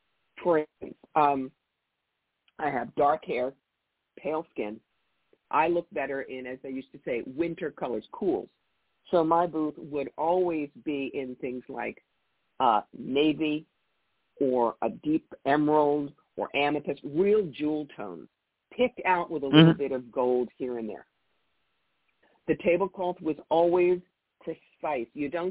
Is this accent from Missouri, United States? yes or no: no; New York, United States; I mean, I came from a corporate background. I am a New Yorker.